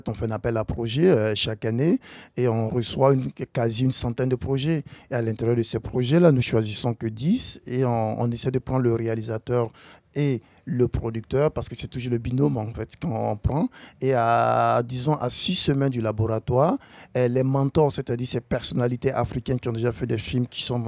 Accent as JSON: {"language": "French", "country": "Burkina Faso", "said": "qui je suis un Burkinabé qui vit entre Berlin et Paris."}